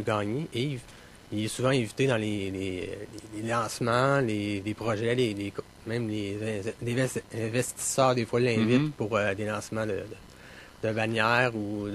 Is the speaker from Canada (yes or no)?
yes; Quebec City, Quebec, Canada; moi, je suis de Québec, c'est important de le dire, et je demeure encore à Québec, d'ailleurs.